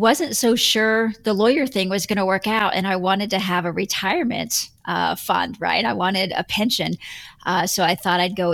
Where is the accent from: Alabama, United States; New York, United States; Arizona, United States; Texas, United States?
Texas, United States; And I'm from Texas, and I'm an Aries, so I naturally have, you know, just unbridled confidence.